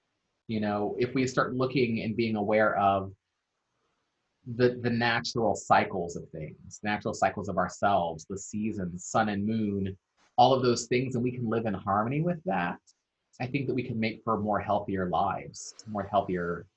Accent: Maryland, United States; also born or lived in Ohio; I'm of Maryland, and I am of Ohio, because we carry those things with us.

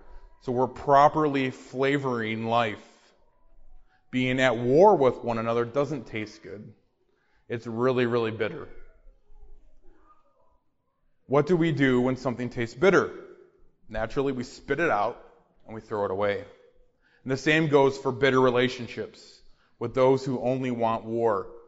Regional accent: Chicago, Illinois, United States; But I grew up in Chicago, or outside of Chicago. And in the wintertime, they salt the roads.

